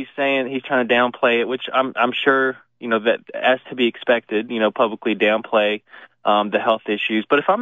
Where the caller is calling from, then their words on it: Oklahoma City, Oklahoma, United States; from Oklahoma City.